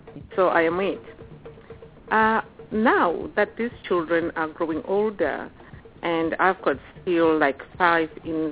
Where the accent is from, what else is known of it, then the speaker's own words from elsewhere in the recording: Zimbabwe; also born or lived in Australia; now in Columbia, United States; I come from Zimbabwe. I'm now Australian, so I call myself Australian, American, Zimbabwean.